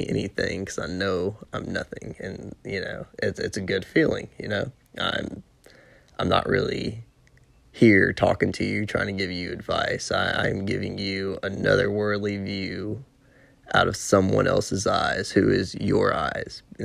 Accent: Columbia, Tennessee, United States; now in Murfreesboro, United States; You know, I'm from Columbia, but when we moved to Murfreesboro

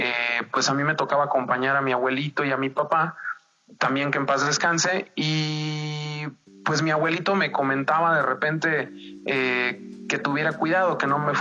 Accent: Mexico; estamos muy acostumbrados a que el águila nos represente como mexicanos

